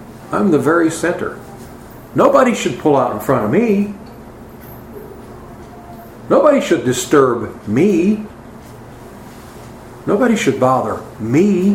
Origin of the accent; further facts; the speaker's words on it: United States; Well, I'm an American.